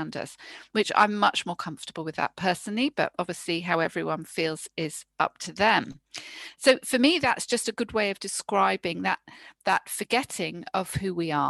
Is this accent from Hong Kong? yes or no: yes; Hong Kong; born there; I was born in Hong Kong, and we'd come over to visit my granny in England.